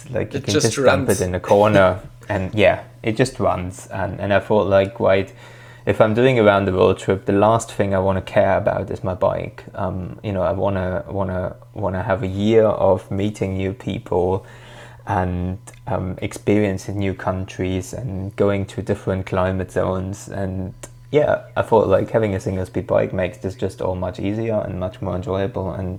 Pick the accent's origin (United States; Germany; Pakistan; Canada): Germany; Thuringia; English is a second language; I grew up very, very close to the former border. I grew up in the Eichsfeld, which was one of those regions in Germany that was divided into East and West Germany, basically.